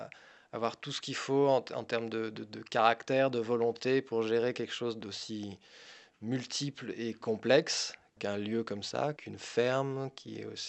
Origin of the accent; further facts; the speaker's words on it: Nîmes, Occitanie, France; je suis né à Nîmes, à la maternité, mais voilà, mes parents habitaient déjà là depuis 1973. Moi, je suis né en 79. Et voilà, donc j'ai grandi, j'ai passé toute mon enfance ici. Et mon adolescence.